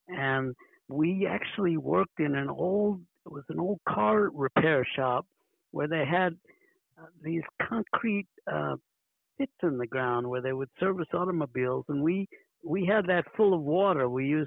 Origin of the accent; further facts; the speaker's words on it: New York City, New York, United States; I grew up in New York City, and I was a big fan of the New York Giants.